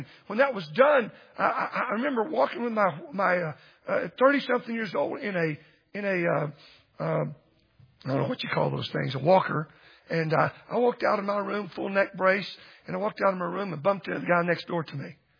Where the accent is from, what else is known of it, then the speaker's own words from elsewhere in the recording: Dallas, Texas, United States; Now, I'm a Cowboys fan and have been growing up in Dallas.